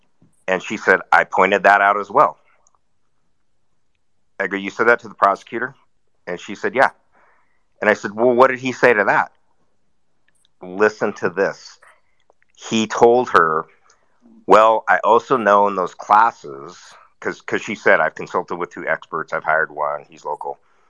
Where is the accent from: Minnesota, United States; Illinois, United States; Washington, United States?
Washington, United States; Seattle; I grew up in Seattle when it was great, safe, clean, great state to live in.